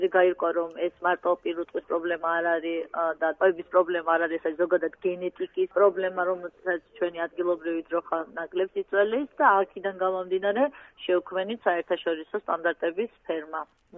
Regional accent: Tbilisi, Georgia; ზოგადად თბილისში ნამდვილად დავიბადე, გავიზარდა, არც სოფელი არ მქონია.

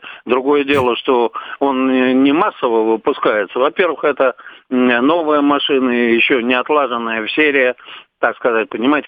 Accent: Moscow, Russia; Я вообще москвич коренной, и поэтому эти парады с малолетства смотрел. Вот, ну, жил я вначале в районе Крымского моста

